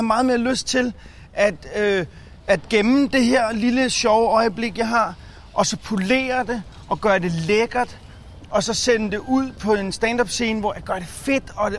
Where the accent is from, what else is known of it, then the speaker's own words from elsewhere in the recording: Tårnby, Capital Region of Denmark, Denmark; Jeg er fra Amager, men jeg er jo ude fra Tårnby